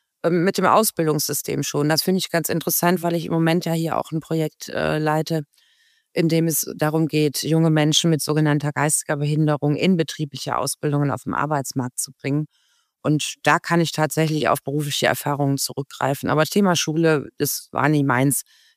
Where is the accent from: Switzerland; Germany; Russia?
Germany; Essen, North Rhine-Westphalia; born there; Also ich bin gebürtige Essenerin, mit meinen Eltern dann aber irgendwann in die Peripherie gezogen und dieses Schulzentrum war tatsächlich in der Stadt Ratingen.